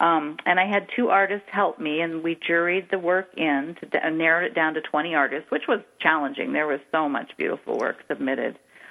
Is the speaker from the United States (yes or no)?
yes; California, United States; I'm a Californian who married an Iowan, and we moved to Iowa.